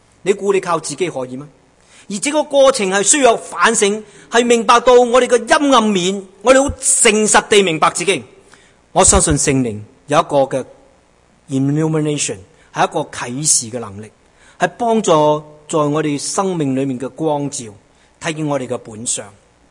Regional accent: China; 我们中国人如果讲得好，万恶淫为首。我们中国人说色字头上一把刀

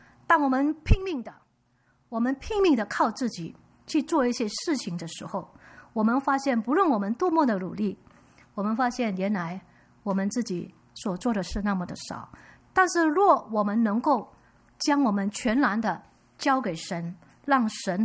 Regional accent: Malaysia; moved away as an adult; now in Vancouver, Canada; 我们来加拿大温哥华买了第一间的房子，我们来了5年，我是马来西亚来的，来了5年。

